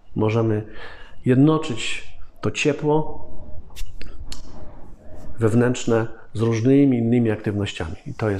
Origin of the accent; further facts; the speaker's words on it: Głogów, Lower Silesian Voivodeship, Poland; Otóż ja się urodziłem w Głogowie. To miejscowość jak miejscowość, ale pierwszy dom, pierwsze mieszkanie, jakie pamiętam, za komuny, nie było ogrzewania centralnego